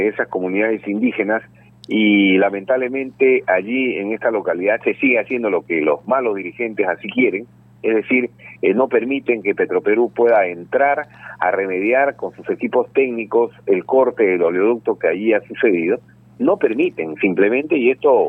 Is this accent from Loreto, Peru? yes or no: yes; Loreto, Peru; Es una desazón que uno siente como peruano, como ciudadano de esta región